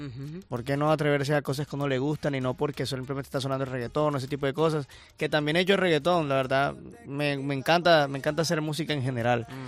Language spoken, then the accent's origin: Spanish; Barranquilla, Atlántico, Colombia; accent: costeño; yo soy de Barranquilla, en Barranquilla hablan como te estoy hablando, soy costeño.